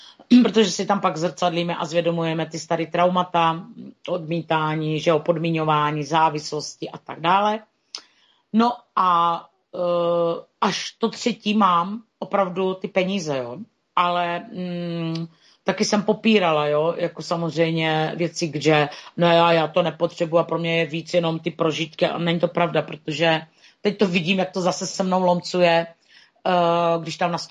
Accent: Moravia, Czechia; já jsem z Moravy, tak prostě ho piju a dávám si ho

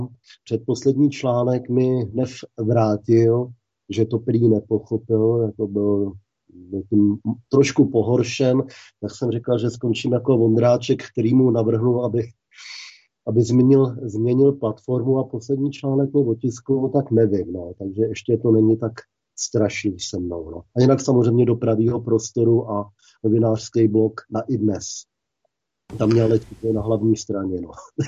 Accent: Prague, Czechia; Narodil jsem se v Praze, za což se velice omlouvám. A hlavně mám ateliér a studio v Dejvicích

